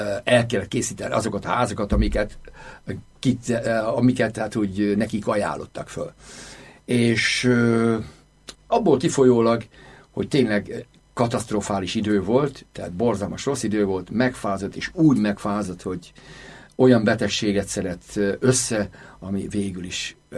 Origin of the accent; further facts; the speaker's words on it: Székesfehérvár, Fejér, Hungary; born there; 1948-ban születtem Székesfehérvárot, ősi koronázóvárosban, Szent István városában.